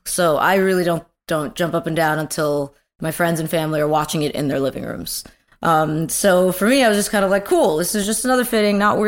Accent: New York, United States; I'm from New York

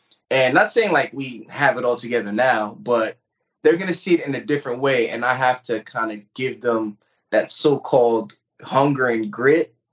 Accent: Brooklyn, New York, United States; also born or lived in Long Island; So growing up in Brooklyn, we lived in an apartment, and I knew what it's like going from apartment to moving into a better home, then to moving to Long Island, to actually moving in Long Island, New York, Nassau County, to an actual home.

